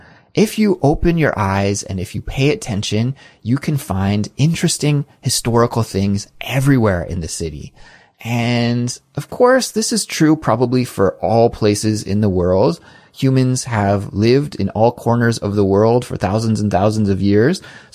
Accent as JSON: {"language": "English", "town": "Kelowna", "region": "British Columbia", "country": "Canada", "tie": "born or raised there", "said": "in Western Canada, in Kelowna, my hometown."}